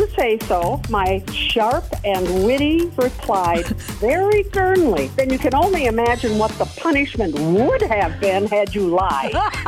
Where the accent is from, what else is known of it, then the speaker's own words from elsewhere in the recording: Janesville, Wisconsin, United States; I'm from Janesville.